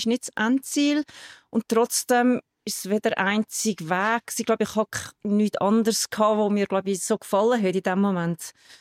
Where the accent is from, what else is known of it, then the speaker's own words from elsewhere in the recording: Saxony, Germany; Also ich bin in Sachsen aufgewachsen, zusammen mit zwei Schwestern.